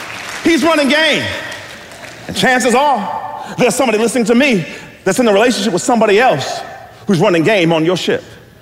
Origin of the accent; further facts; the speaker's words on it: Youngstown, Ohio, United States; I told you all that I grew up in Youngstown, Ohio. I went to Camel Memorial High School.